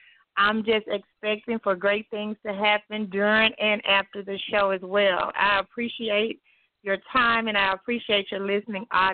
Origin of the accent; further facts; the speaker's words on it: Memphis, Tennessee, United States; now in Houston, United States; Right now I am residing in Houston, Texas, but I am from Memphis. I've been in Houston for about 2 years.